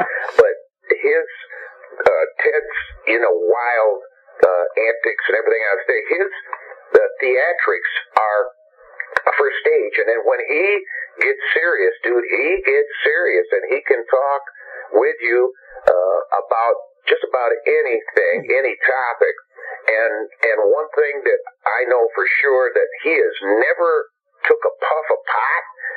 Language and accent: English; Michigan, United States; there's a lot of transplants from my hometown and from Michigan in general.